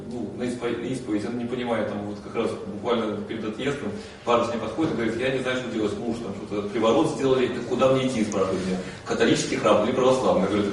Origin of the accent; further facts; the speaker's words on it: Minsk, Belarus; Извиняюсь, я просто с Беларуси, с Минска